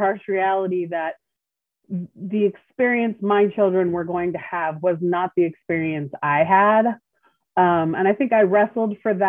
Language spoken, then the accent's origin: English; Snohomish, Washington, United States; moved away as an adult; also born or lived in Everett / Los Angeles; I was born in Everett, raised in Snohomish. And up until I left here after I graduated from Snohomish High School in 92, this was the only place I'd lived. And I lived in Los Angeles for, well, until 2004.